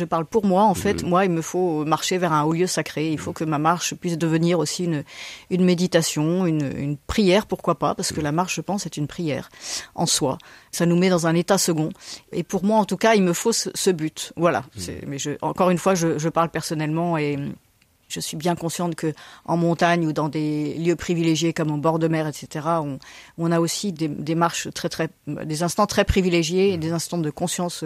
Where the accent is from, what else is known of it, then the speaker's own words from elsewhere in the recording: Brittany, France; Je suis née dans le Finistère, j'ai vécu toute mon enfance en pleine campagne, dans une grande forêt, en bordure de mer.